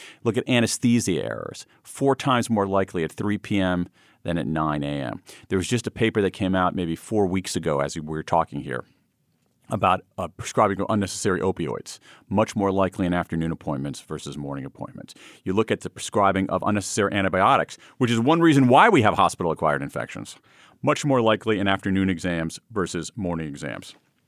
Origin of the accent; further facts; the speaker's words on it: Ohio, United States; I feel like I might have a special claim on that word since I grew up in Central Ohio, so I know actually what a silo is.